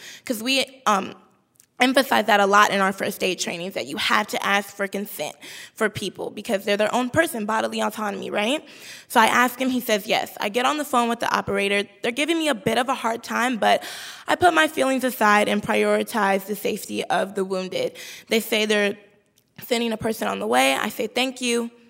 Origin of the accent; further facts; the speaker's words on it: Chicago, Illinois, United States; We don't have any trauma centers on the south side of Chicago where I'm from.